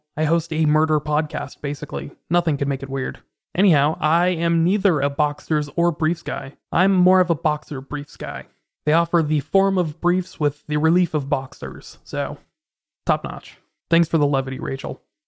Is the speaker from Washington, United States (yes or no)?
yes; Puyallup, Washington, United States; a girl that disappeared from my hometown of Puyallup, Washington.